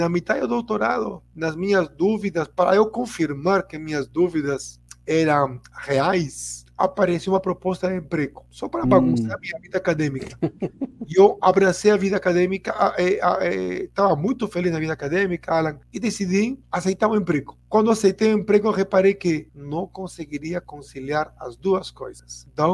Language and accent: Portuguese; Peru; Portuguese is a second language; Até fora do meu país, né? Sou peruano, então trabalhei no Peru